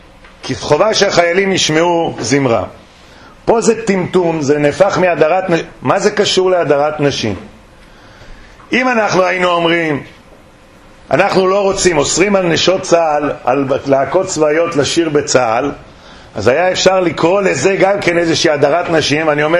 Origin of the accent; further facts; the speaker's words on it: Jerusalem, Jerusalem District, Israel; אני גדלתי בבית וגן עם גדולי הרבנים.